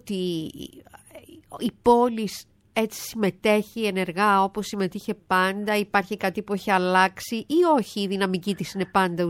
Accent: Thessaloniki, Central Macedonia, Greece; εγώ ως Θεσσαλονικιά

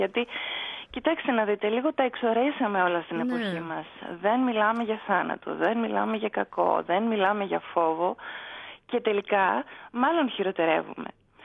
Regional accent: Karditsa, Thessaly, Greece; γιατί κατάγομαι από την Καρδίτσα, από τη Θεσσαλία

